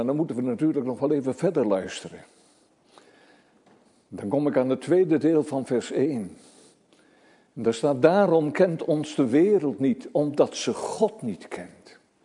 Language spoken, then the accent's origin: Dutch; Elburg, Gelderland, Netherlands; Kijk, ik kom uit Elburg oorspronkelijk